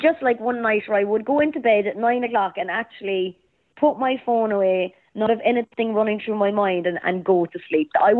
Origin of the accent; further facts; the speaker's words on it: Cork, Munster, Ireland; the girl growing up in Cork